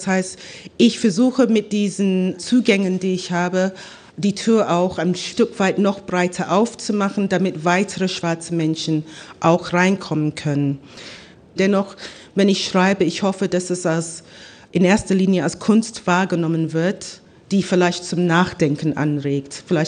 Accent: United Kingdom; German is a second language; ich als Britin, also eine Person, die in Großbritannien geboren, aufgewachsen, also sozialisiert worden bin.

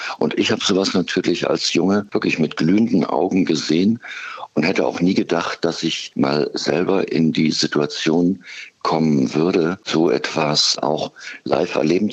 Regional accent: Thuringia, Germany; Ich komme ja aus dem Thüringer Wald

